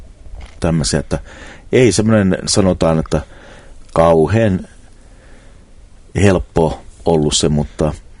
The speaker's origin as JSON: {"language": "Finnish", "town": "Forssa", "region": "Kanta-Häme", "country": "Finland", "tie": "born there", "said": "No mä synnyin semmoiseen perheeseen, synnyin Forssassa."}